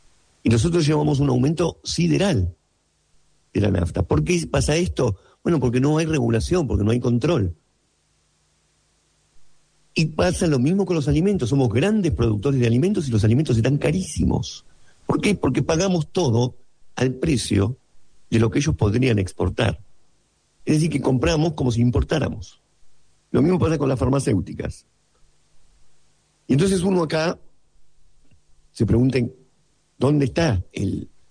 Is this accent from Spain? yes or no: no; Argentina; que somos argentinos